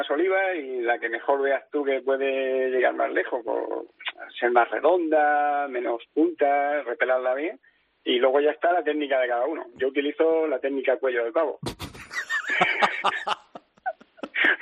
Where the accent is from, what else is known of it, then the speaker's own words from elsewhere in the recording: Cieza, Region of Murcia, Spain; somos naturales de Cieza y nacidos en Cieza.